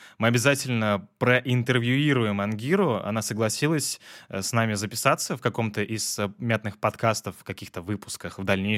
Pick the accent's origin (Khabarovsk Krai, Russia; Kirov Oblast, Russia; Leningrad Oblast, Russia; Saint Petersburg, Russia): Saint Petersburg, Russia; мы относительно недавно там узнали, что в целом мы оба из Питера.